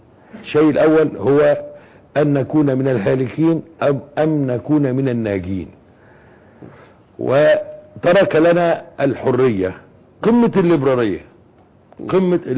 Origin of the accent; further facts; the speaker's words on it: Egypt; نحن مصريين تحت علم مصر، شعب واحد يحب هذه البلد